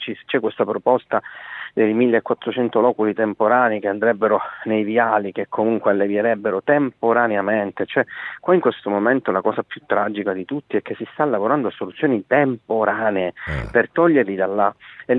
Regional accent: Palermo, Sicily, Italy; io qua ti dico da palermitano

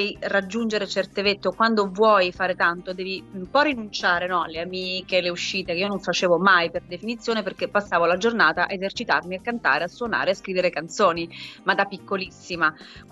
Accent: Sicily, Italy; io sono siciliana

